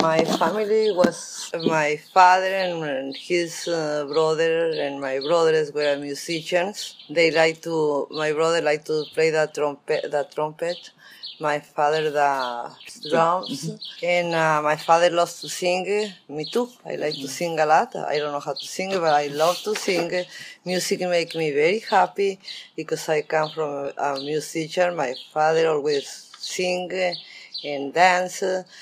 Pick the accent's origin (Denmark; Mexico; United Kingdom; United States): Mexico; born or raised there; English is a second language